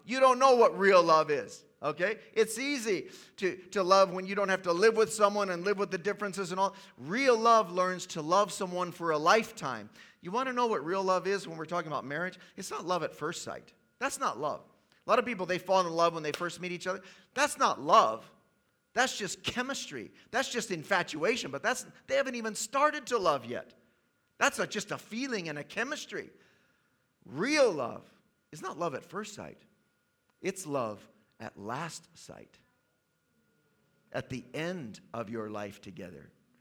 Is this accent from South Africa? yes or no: no; Tanzania; born there; I was born in East Africa, in the country of Tanzania. My parents were missionaries there.